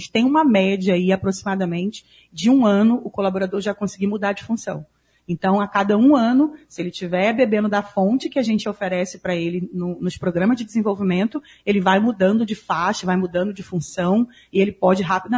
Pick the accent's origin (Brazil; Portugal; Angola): Brazil; Rio de Janeiro; now in Cascavel, Brazil; eu venho do Rio de Janeiro, mas eu já estava há 4 anos em Cascavel, aqui também no Paraná. Então, assim, a minha experiência no Paraná já são de 5 anos.